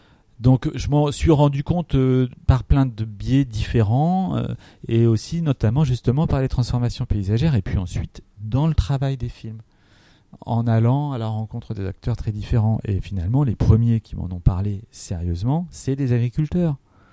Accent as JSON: {"language": "French", "region": "Centre-Val de Loire", "country": "France", "tie": "born or raised there", "said": "J'ai grandi en Eure-et-Loir, quand j'étais enfant, il y avait des perdrix, il y avait des vanneaux, il y avait des lièvres."}